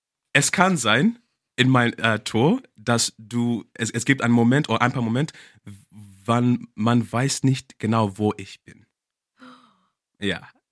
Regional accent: Zimbabwe; born there; German is a second language; so ich habe schon gesagt, ich bin in Zimbabwe geboren.

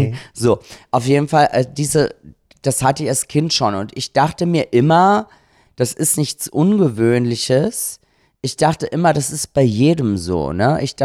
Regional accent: Austria; ich komme aus Österreich, da ist man ja so schwarzen Humor gewohnt

